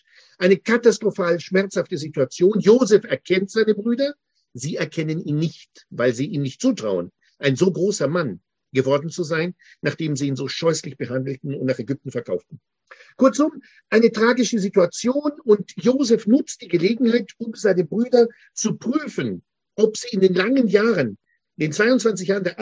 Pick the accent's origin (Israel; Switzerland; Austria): Israel; Jerusalem; Ich bin Theologe in Jerusalem aufgewachsen, weltweit studiert